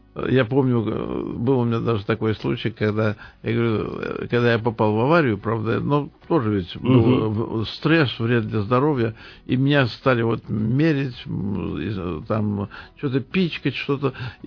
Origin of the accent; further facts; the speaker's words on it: Saint Petersburg, Russia; Но, конечно, я ленинградец